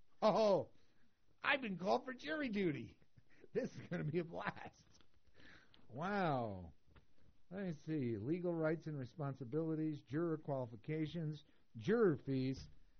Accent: New Jersey, United States; we have a list of stories from my home state of New Jersey.

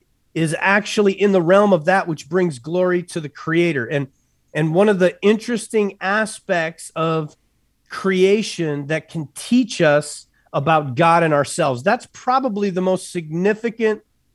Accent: Texas, United States; I grew up in West Texas, and every night, Friday night before the football game, the whole crowd stopped and hushed

